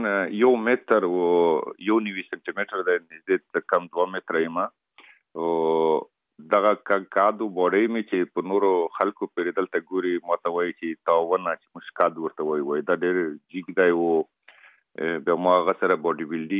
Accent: Afghanistan; خلک خبر دي چې موږ افغان یم او په بالیوډ کې کوم فلمو کې کار کوم

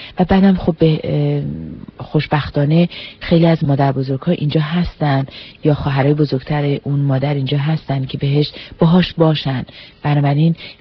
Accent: Iran; now in United States; من ایرانی هستم

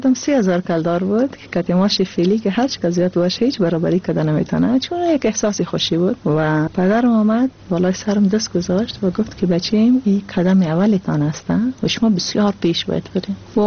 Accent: Afghanistan; بعد از افغانستان آمدیم،

